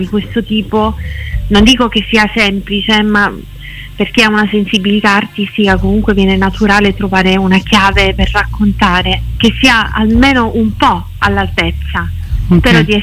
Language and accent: Italian; Syracuse, Sicily, Italy; Sono di Siracusa.